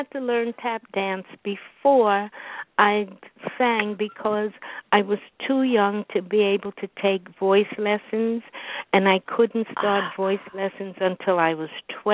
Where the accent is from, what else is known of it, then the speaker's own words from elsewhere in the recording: New York City, New York, United States; Well, I was born in Harlem Hospital, on 135th, and it's at Lenox, yes. And that's where I was born, and I resided in Harlem until I was 10 months old.